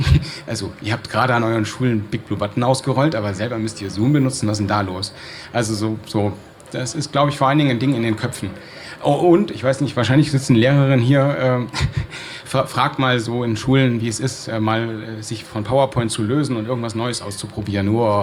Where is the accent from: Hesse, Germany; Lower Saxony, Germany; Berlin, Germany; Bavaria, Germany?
Berlin, Germany; Also zumindest so als Berliner. Ja, ich komme aus Berlin und da war es da so.